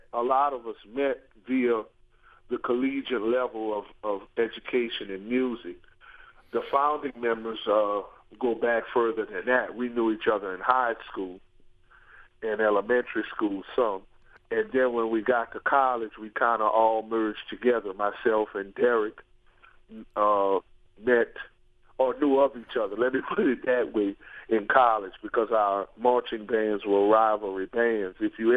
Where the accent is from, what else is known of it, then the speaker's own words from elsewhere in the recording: New Orleans, Louisiana, United States; It's really something we were trained in from kids and growing up in New Orleans.